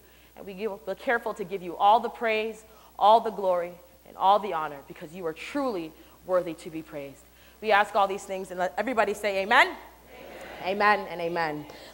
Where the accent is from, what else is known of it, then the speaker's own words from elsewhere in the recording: Canada; So I've been to this church several times to hang out with her on holidays because I'm Canadian